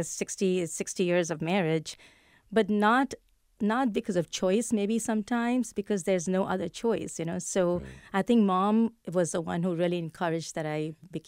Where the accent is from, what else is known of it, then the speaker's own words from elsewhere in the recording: India; growing up in India, girls did not really participate in sports at that point.